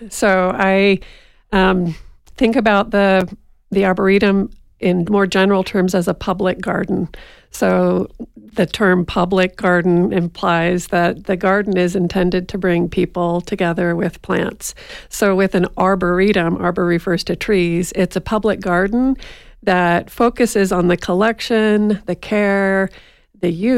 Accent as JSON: {"language": "English", "region": "Nova Scotia", "country": "Canada", "said": "So I'm actually originally from Eastern Canada, Nova Scotia."}